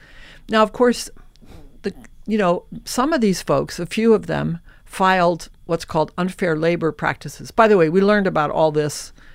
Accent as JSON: {"language": "English", "region": "Midwest", "country": "United States", "said": "I also feel, look, I'm from the Midwest, and I believe that the battle for the heart and soul of America for our next election"}